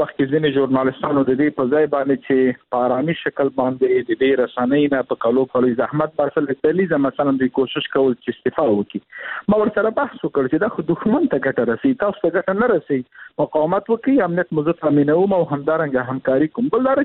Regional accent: Bamyan, Afghanistan; زه شخصا د بامیان یم، بامیان کې مې تولد شوی ده، د هجوز کې مې ژوند کړی ده، کورنۍ مې هلته وه.

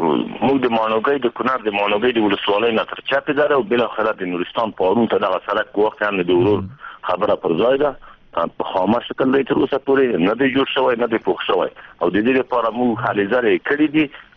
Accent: Afghanistan

